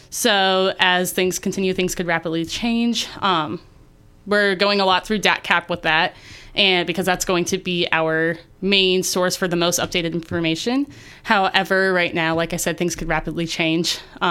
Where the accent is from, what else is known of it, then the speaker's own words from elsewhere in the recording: Gays Mills, Wisconsin, United States; now in Ferryville, United States; I grew up over in the Gays Mills area. I currently live in Ferryville now, but I still consider myself, you know, part of the Richland County now.